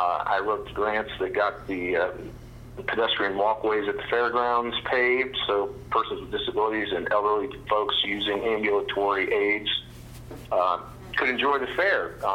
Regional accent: Chattanooga, Tennessee, United States; also born or lived in Columbia, Missouri / West Virginia; But Dad went to Missouri to get his PhD, and I was born in Columbia, subsequently followed him to his jobs in West Virginia and then Chattanooga, Tennessee.

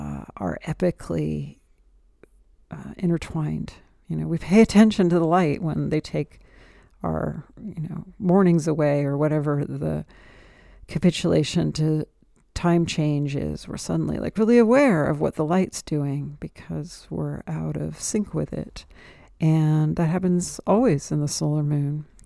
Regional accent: California, United States; like to learn as a American Californian, without war on our soil

